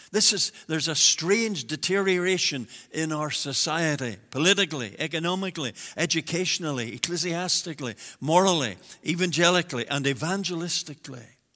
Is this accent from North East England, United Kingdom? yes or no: no; Milford, Northern Ireland, United Kingdom; I was brought up in Milford, the little village of Milford outside Armagh. Then we eventually moved into Armagh City, and we were members of the Baptist church there on the Mall in those days in Armagh.